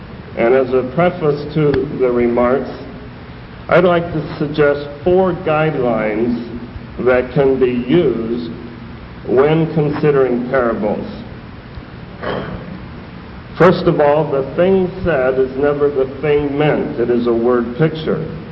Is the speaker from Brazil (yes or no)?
no; New Mexico, United States; But as you know, I am from New Mexico. We call it the land of enchantment.